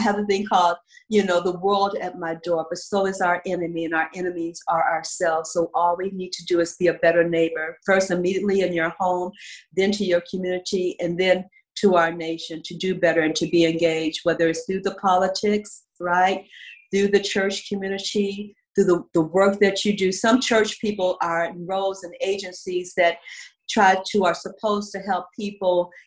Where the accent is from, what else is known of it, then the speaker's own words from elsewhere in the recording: Chicago, Illinois, United States; moved away; it took me going east to understand what was happening in the middle Midwest of my hometown, Chicago.